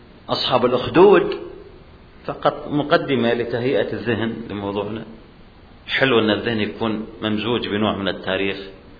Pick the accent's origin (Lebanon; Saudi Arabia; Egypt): Saudi Arabia; إلا نصارى نجران عندنا في السعودية